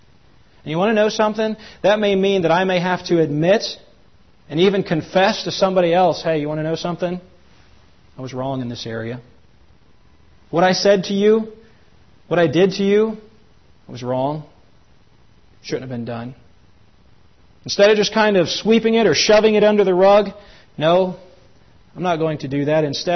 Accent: Pennsylvania, United States; Where I grew up in Pennsylvania, my dad and I, we used to do this in the spring.

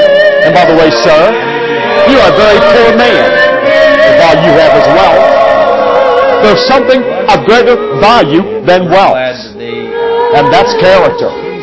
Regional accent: West Virginia, United States; And so I always enjoy coming back to Virginia, or else to West Virginia, of course, my home state.

